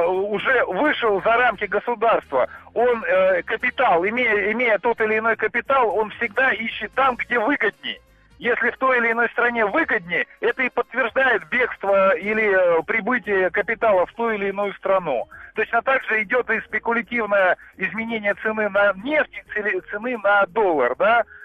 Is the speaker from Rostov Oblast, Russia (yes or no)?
no; Moscow, Russia; я из Москвы, мне 35 лет.